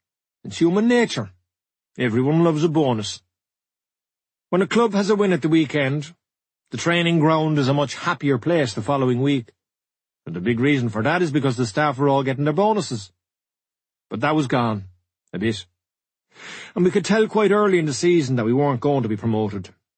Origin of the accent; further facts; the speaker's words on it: Mayfield, Munster, Ireland; I was from Mayfield in Cork, but I had to grow up.